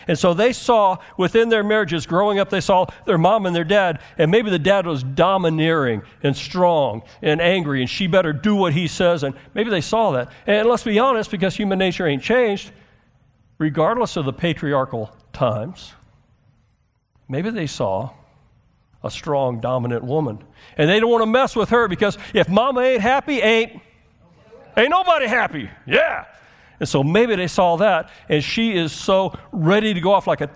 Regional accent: United States; I'm American, man. I want to rebel.

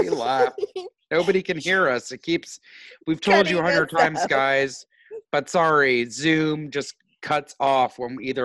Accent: Georgia, United States; So this is a little shout out to my home state of Georgia.

